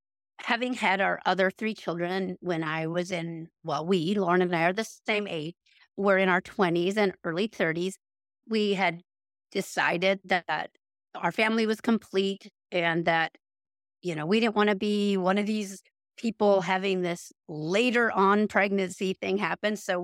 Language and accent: English; Minnesota, United States; We are from Southwest Minnesota, very rural farming community. My husband is a farmer.